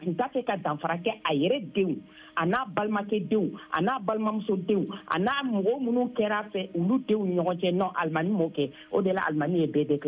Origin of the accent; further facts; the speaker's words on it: Mali; Bon, moi d'abord, je suis vraiment une Malienne. Je suis une Malienne